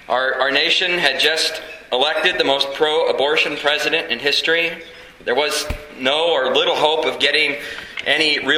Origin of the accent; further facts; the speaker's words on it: Lansing, Kansas, United States; I went all through public schools in Kansas. I'm native of Kansas. I was born in Lansing. I went to Lansing public schools all through. I graduated from the University of Kansas with a degree in computer science. So I've been in Kansas my whole life